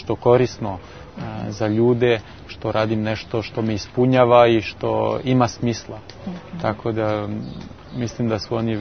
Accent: France; Serbian is a second language; kad sam ja došao kao Francuz, oni su bili oduševljeni, oni su me prihvatili, nije bilo nikakvih problema nikada.

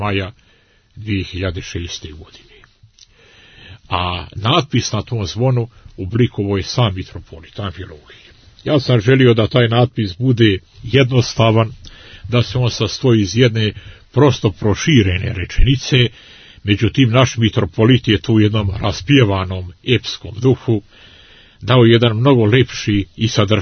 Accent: Montenegro; kod nas u Crnoj Gori

